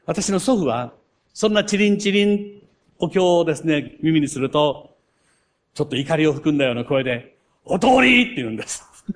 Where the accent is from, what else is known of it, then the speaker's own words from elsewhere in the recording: Shikoku, Japan; 私の生まれ育った故郷、四国。